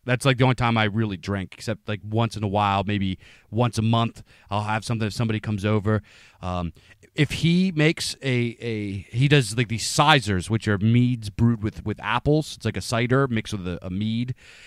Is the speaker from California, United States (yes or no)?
no; Pennsylvania, United States; growing up in Pennsylvania, I'm a huge fan of microbrews, man.